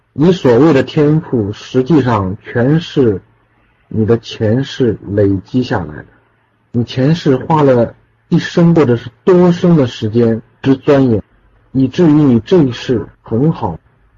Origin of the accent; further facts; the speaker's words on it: Shanghai, China; 我小的时候，因为我小时候一直在上海，但是我那个时候父母在青海，在西宁。我到了十几岁，我父母有一次接我回青海去过暑假还是寒假。